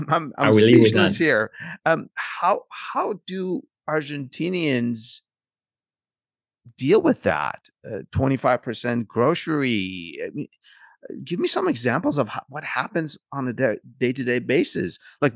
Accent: United States; especially being an American and I'm familiar with these sort of rates of inflation

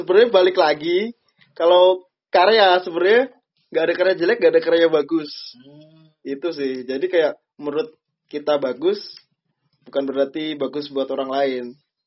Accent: Nganjuk, East Java, Indonesia; Kota asalnya dari Nganjuk.

